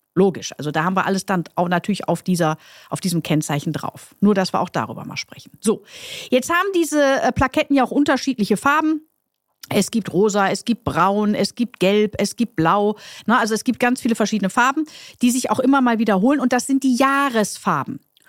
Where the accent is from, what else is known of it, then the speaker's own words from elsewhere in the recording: North Rhine-Westphalia, Germany; Ihr wisst, ich komme aus dem Ruhrpott